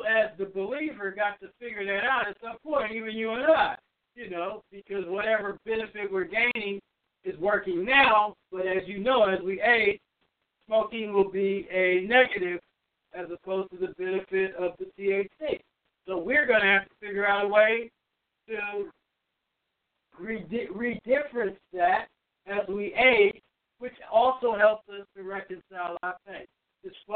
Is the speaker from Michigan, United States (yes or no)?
no; Alabama, United States; Well, GRX, I'm sorry to inform you late, but we are from Bama.